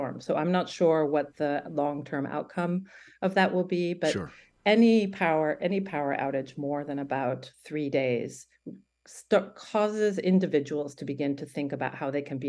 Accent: Oregon, United States; so I'm originally from Oregon, and that's where I am right now, in coastal Oregon

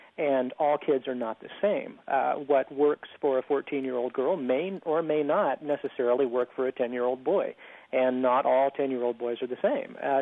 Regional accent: San Antonio, Texas, United States; For years and years growing up in San Antonio, my teachers had told me to write about what I know, and I always hated that because I didn't really think I knew anything, and I didn't want to write about my hometown.

